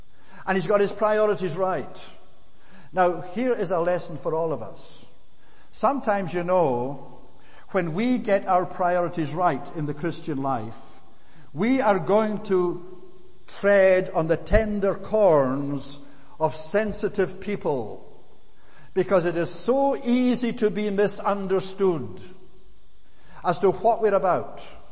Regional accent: Scotland, United Kingdom; And I'm a Scot from the highlands of Scotland. Right from the hill country.

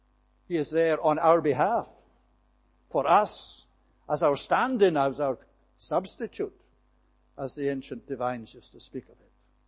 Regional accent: Scotland, United Kingdom; And as a Scotsman

